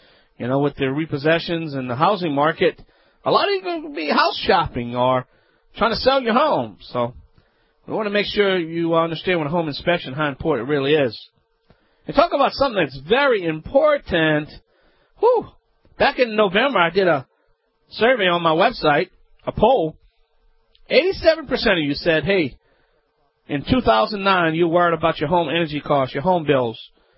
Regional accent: Louisiana, United States; from the Bayou Land.

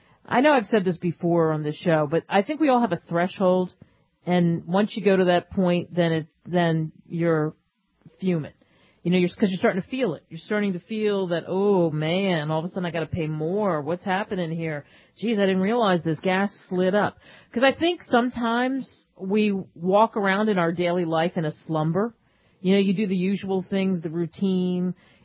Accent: New Jersey, United States; You can tell I'm from Jersey because it's so tough for me to pump gas.

